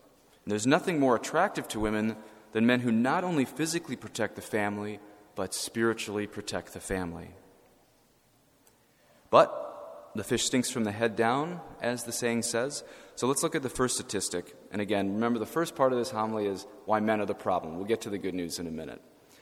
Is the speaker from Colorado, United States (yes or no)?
yes; Colorado, United States; I was living in Colorado. It's my home state.